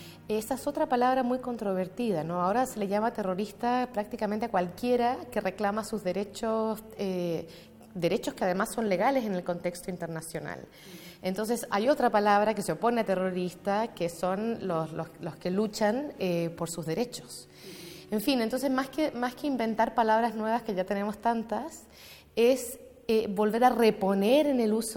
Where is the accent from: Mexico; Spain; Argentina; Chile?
Chile; cuando yo me pienso como una chilena